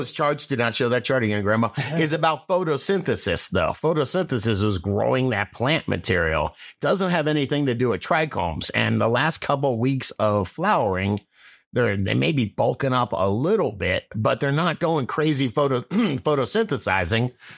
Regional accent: United States; No, I'm from America, man.

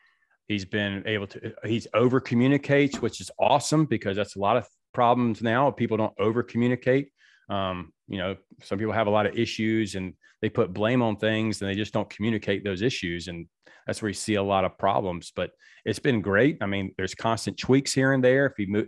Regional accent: Virginia, United States; moved away as an adult; Growing up in Virginia, it was cold and snowy during baseball season. I said, no more. Not having it. So I moved down to Florida, played college baseball.

